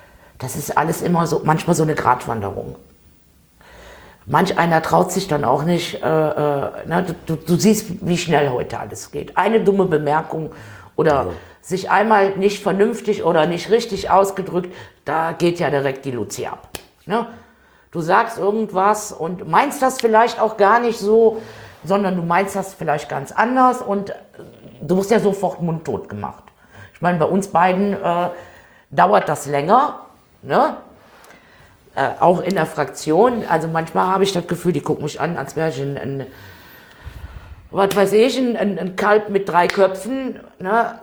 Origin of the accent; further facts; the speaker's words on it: North Rhine-Westphalia, Germany; ich komme aus NRW